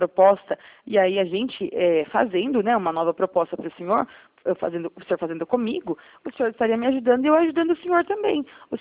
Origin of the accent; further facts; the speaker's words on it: São Roque, São Paulo, Brazil; eu sou de São Roque.